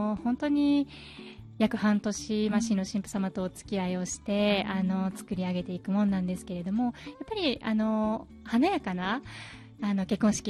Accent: Maizuru, Kyoto, Japan; 私はもう本当に舞鶴で生まれ育って

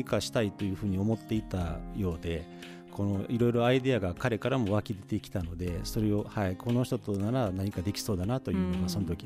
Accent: Kyoto, Japan; now in Ine, Japan; 私生まれ育ちは京都市内です。

